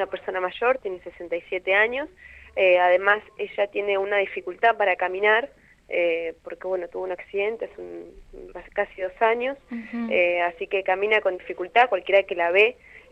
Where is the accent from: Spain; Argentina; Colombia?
Argentina; Viedma, Río Negro; nosotros somos de acá de Viedma